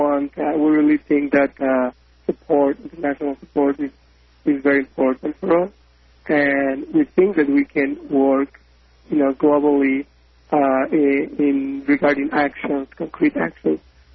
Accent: Mexico; English is a second language; here we are, 10 people that are going to hold this candlelight in my hometown, in my city.

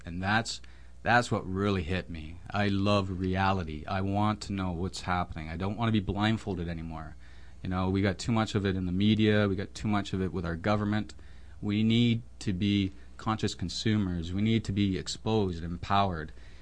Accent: Nova Scotia, Canada; I am from the East Coast. I'm from Cape Breton.

